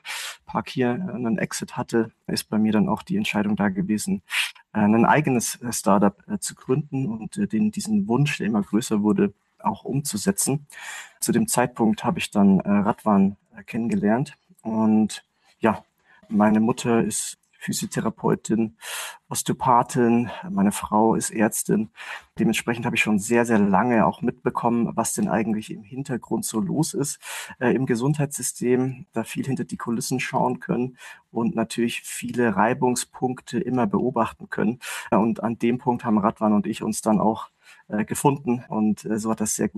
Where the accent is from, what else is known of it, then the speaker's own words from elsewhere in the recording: Reutlingen, Baden-Württemberg, Germany; Ich bin ursprünglich aus Reutlingen, Stuttgarter Gegend, bin dann für meinen Luft- und Raumfahrt-Master nach München gegangen, bin auch seitdem hier geblieben, wohne hier auch